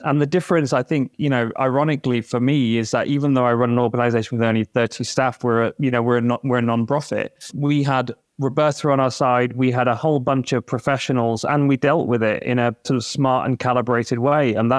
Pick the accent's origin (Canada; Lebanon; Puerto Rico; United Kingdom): United Kingdom; now in Washington, D.C., United States; I'm British by origin, even though I live in Washington, D.C.